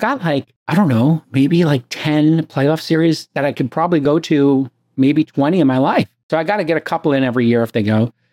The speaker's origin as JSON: {"language": "English", "region": "New York", "country": "United States", "tie": "born or raised there", "said": "I'm in my hometown, New York. New York. The city's so nice, they named it twice."}